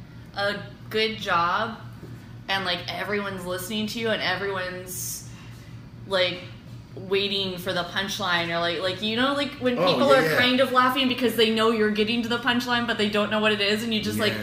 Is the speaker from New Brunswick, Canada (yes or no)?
yes; New Brunswick, Canada; Both of my parents are. I grew up in New Brunswick, though. So my parents got divorced and my mom moved to Maine.